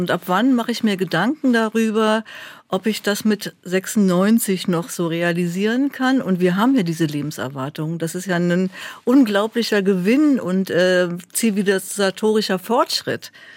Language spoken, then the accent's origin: German; Berlin, Germany